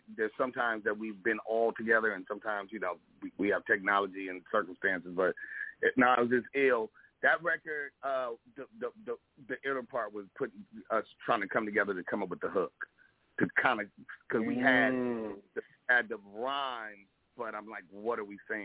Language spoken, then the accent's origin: English; Carson, California, United States; but I, you know, my hometown is C. Arson and California.